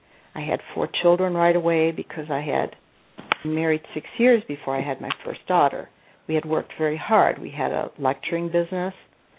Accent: United States; first language Polish; English is a second language; my first language is Polish. I am a daughter of Polish immigrants who came to the United States after the war.

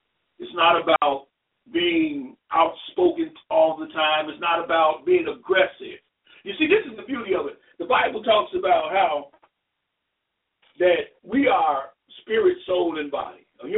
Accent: Gary, Indiana, United States; Growing up in Gary, Indiana

